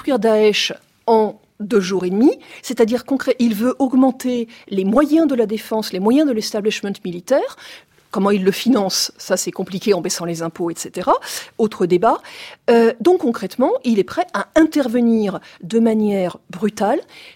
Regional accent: France; je suis française

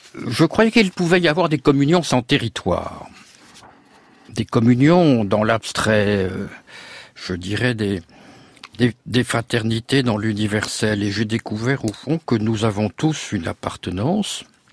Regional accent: France; plus je voyage, plus je suis français, si vous voulez.

